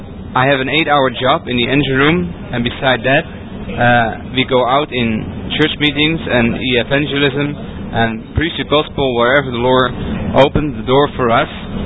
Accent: Netherlands; English is a second language; I'm from Holland, and I'm the fourth engineer on the ship, the Logos.

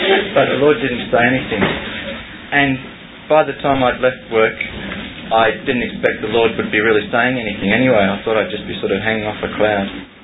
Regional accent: United Kingdom; I'm a British citizen, so I thought I can work. I'm going to go over to Northern Ireland and visit all my relatives for a month at Christmas

